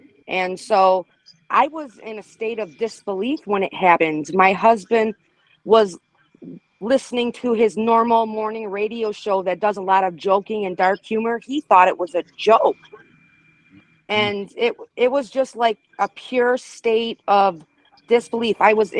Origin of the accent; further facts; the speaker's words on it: Buffalo, New York, United States; I am from Buffalo, New York.